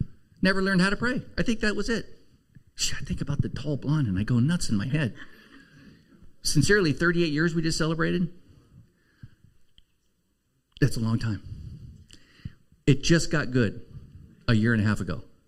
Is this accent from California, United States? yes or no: yes; Oakland, California, United States; I grew up in East Oakland by two raging pagans.